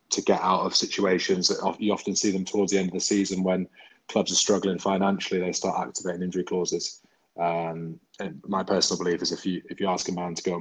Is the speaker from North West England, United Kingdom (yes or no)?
no; South Shields, North East England, United Kingdom; I mean, I grew up in the Northeast, grew up in South Shields, and the Northeast, it was football.